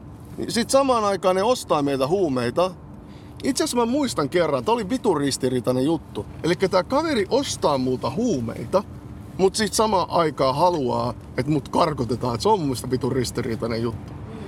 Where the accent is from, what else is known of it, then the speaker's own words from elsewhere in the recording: Oulu, North Ostrobothnia, Finland; mä olin oululainen jätkä